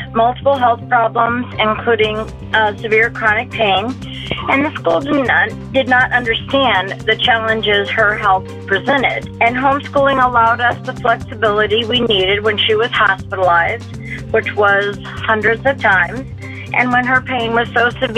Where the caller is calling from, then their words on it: St. Louis, Missouri, United States; I'm calling from St. Louis, Missouri.